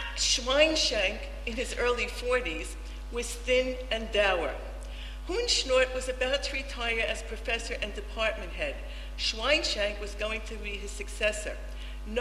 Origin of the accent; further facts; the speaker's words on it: Queens, New York, United States; And, you know, I'm from Queens, and I'm not very at home with cows and mountains.